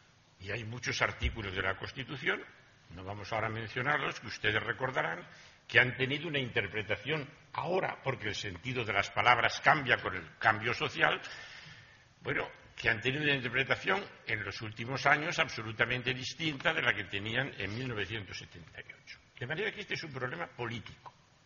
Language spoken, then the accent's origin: Spanish; Madrid, Community of Madrid, Spain; soy madrileño de varias generaciones, cosa nada frecuente.